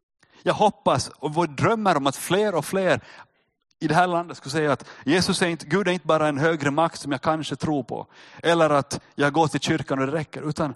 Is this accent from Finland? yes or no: yes; Finland; För att vi är finlandssvenskar.